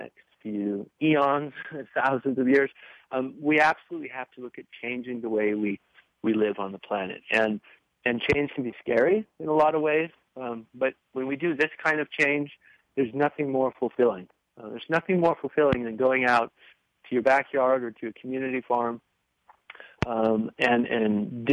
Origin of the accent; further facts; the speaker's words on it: Montana, United States; I grew up on meat. I mean, I grew up in Montana, you know, meat, potatoes diet.